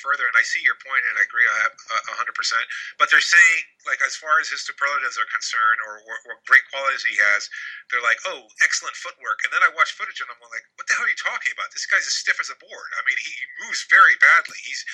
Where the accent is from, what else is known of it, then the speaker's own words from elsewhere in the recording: United States; From a fan's perspective, you don't know where those places are because I'm from America, apostrophe at the end.